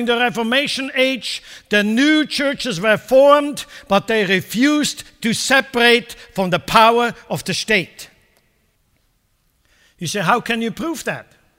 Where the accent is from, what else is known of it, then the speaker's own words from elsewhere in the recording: Central Switzerland, Switzerland; If you are in central Switzerland, you are automatically a Roman Catholic. I don't think in my hometown there was not a single Protestant there.